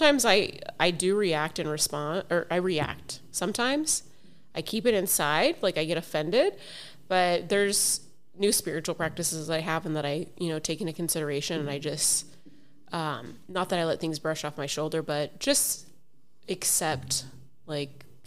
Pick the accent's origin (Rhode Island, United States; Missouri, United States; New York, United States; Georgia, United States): New York, United States; Get the fuck out of here. I'm from New York.